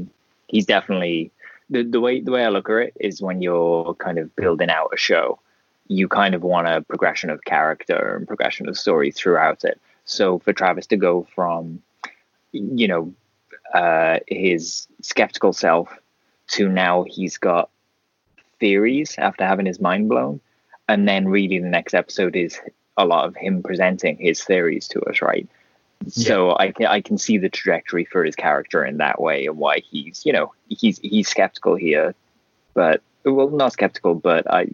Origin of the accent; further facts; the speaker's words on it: United Kingdom; But as a British person, I like my season shorter as well, so I don't disagree.